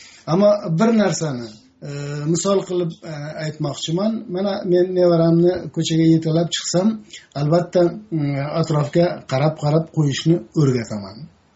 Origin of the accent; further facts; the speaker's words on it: Fergana, Fergana Region, Uzbekistan; mening o'zimning shahrim 2000-3000 yillik tarixi bor Farg'ona shahrim qadriyatliroq emasmi menga?